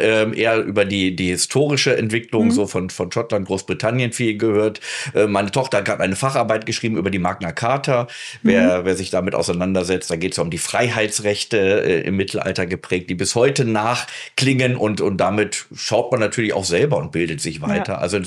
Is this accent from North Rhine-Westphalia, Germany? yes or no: yes; North Rhine-Westphalia, Germany; also born or lived in Lower Saxony; now in Hannover, Germany; 56 Jahre bin ich alt, wohne hier in Hannover in Kirchrode, bin gebürtiger Niedersachse, wie man wahrscheinlich an der Aussprache auch hört, aufgewachsen allerdings im Rheinland, im Kölner Umfeld, wo meine Familie auch herkommt